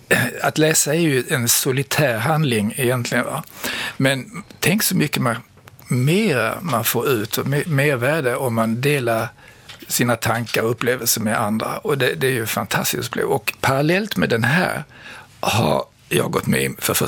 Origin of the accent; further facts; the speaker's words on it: Malmö, Skåne, Sweden; i Malmö, det är inte riktigt Macondo, va?